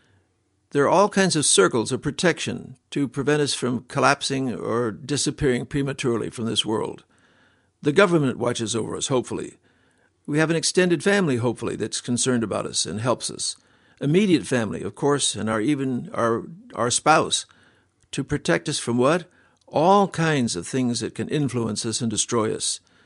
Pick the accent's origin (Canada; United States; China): China; I was raised in China as a boy.